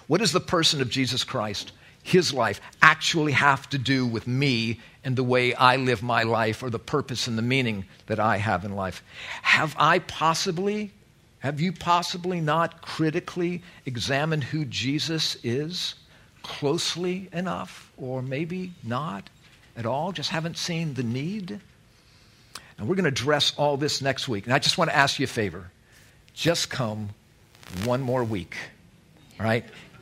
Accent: United States; I'm an American, for heaven's sake.

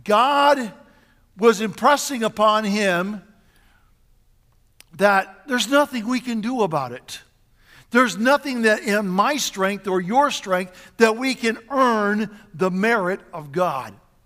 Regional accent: United States; I saw how much I had being as an American

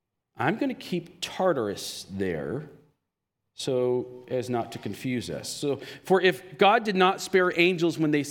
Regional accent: the South, United States; accent: southern; It's my southern accent leaking.

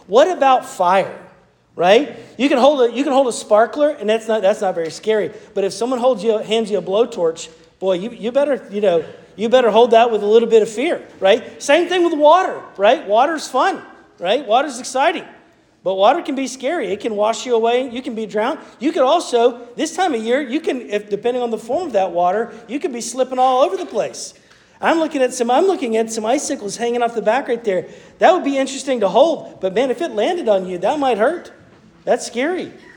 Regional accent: the South, United States; When I was a young man growing up in the South, you would almost offend someone if you were to ask them, are you a Christian?

